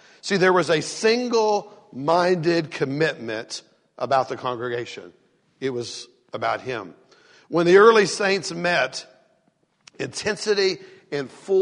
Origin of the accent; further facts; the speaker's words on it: the South, United States; I am from the South. Our cultures are different.